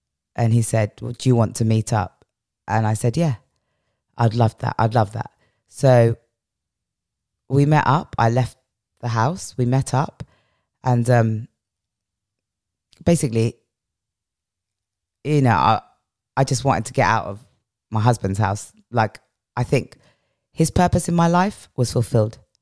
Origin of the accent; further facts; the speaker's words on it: England, United Kingdom; moved away as an adult; now in Dhaka, Bangladesh; You know, I'm from England. I've come to Dhaka.